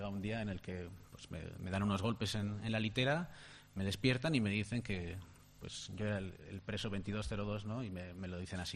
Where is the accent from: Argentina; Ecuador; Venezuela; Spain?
Spain; moved away as an adult; now in Mexico; yo salí de España pues tratando de seguir con mi carrera, ¿no? Salí de la universidad, de aquí, de la Universidad de Navarra, y pues la situación era muy precaria y tomé la decisión de irme a México y allí llevo pues 4 años trabajando